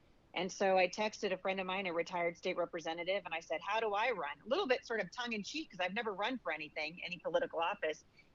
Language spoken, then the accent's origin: English; Portland, Oregon, United States; born there; now in Washington, United States; I was born in Portland, Oregon.